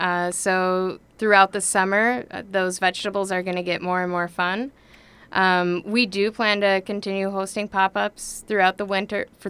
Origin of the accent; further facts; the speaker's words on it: Minnesota, United States; now in Two Harbors, United States; So I'm from the Iron Range, from outside of Grand Rapids. I finished up school at UMD and started making my way up the shore. Found myself in Two Harbors for the past 6 years now. And I'm in the process of relocating to Finland.